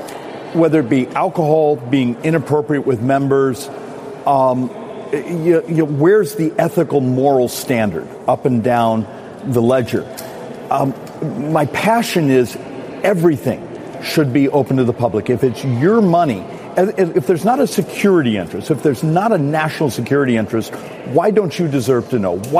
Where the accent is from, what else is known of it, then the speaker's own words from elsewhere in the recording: Arizona, United States; Oh, and look, I'm from Arizona. I love my state.